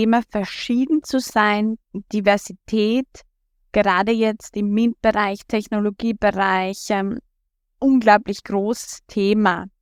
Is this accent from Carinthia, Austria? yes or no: no; Styria, Austria; born or raised there